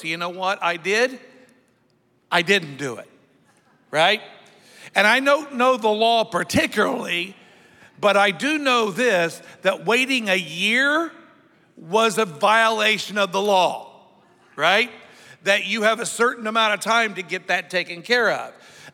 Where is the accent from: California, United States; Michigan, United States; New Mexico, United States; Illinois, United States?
Illinois, United States; I came from Illinois.